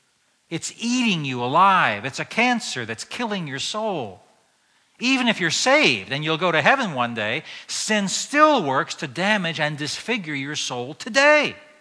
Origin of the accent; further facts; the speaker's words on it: Weems Creek, Maryland, United States; When I was growing up in Weems Creek, I saw big trees choked to death by powerful vines.